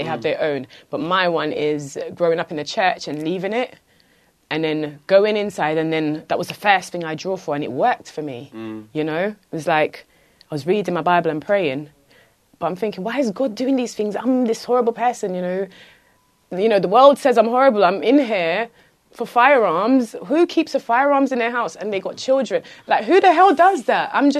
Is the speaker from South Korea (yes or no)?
no; Trelawny, Jamaica; also born or lived in Spanish Town; But I wasn't brought up in Spanish Town. I was born there, and then I got brought to countryside, Trelawney.